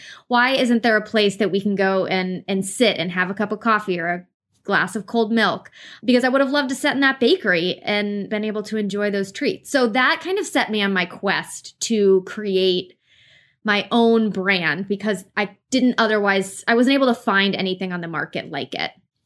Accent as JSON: {"language": "English", "region": "New York", "country": "United States", "said": "And, you know, being a New Yorker, that you see places that open up all the time"}